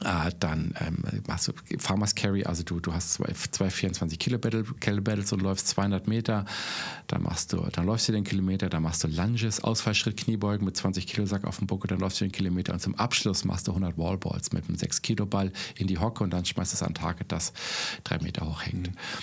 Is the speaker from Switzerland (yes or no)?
no; Southern Germany, Germany; Also ich stelle fest, dass ich komme aus Süddeutschland